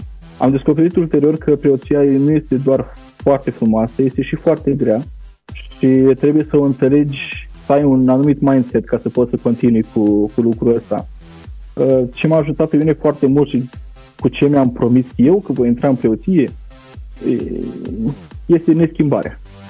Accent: Suceava, Suceava County, Romania; Sunt din Suceava și spun că, într-adevăr, cum spuneai adineaur, că fac parte dintr-o generație mai nouă

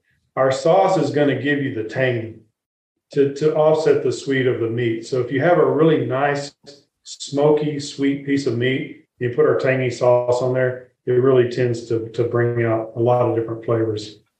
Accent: Texas, United States; And I grew up in East Texas.

